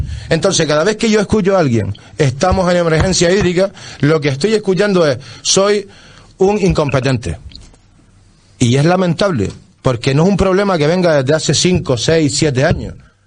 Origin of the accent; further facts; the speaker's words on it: Canary Islands, Spain; Mira, yo soy majorero. Nací aquí. Soy de la isla.